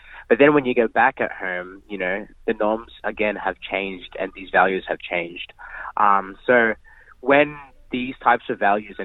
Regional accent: Philippines; Of course, I'm Filipino, you know, by blood and through my upbringing

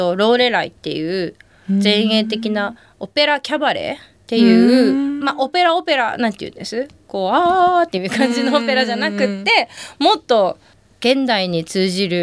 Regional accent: Nagasaki, Japan; ただ私はあの出身が長崎なので、その時長崎に先生が全然いらっしゃらなくて

